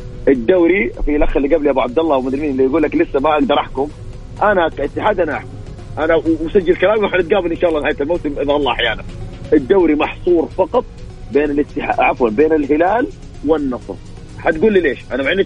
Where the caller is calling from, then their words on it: Jeddah, Makkah Province, Saudi Arabia; أنا اتحادي من جدة،